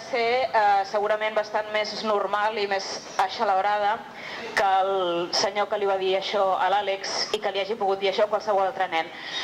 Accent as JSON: {"language": "Catalan", "region": "Catalonia", "country": "Spain", "said": "Doncs els qui ens diuen que no som catalans, dir-los que ho som possiblement més que alguns altres"}